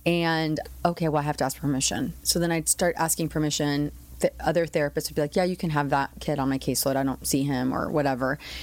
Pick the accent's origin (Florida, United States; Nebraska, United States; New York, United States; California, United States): California, United States; San Diego; I'm from San Diego, and I had come from San Diego